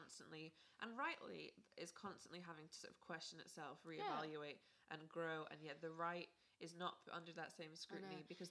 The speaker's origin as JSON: {"language": "English", "region": "Scotland", "country": "United Kingdom", "tie": "born or raised there", "said": "Where I grew up in Ayrshire, the only real kind of conflict that I grew up with personally was"}